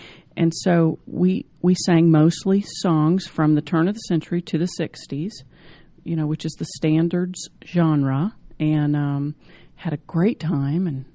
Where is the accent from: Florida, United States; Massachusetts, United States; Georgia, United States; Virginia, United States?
Georgia, United States; Atlanta; Well, growing up in Atlanta, Mom and Dad always had music playing.